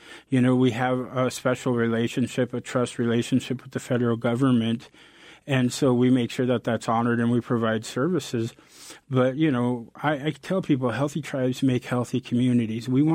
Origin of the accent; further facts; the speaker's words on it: Kasaan, Alaska, United States; I'm Kagwantan from the Eagle's Nest House, and I grew up in the village of Kasan.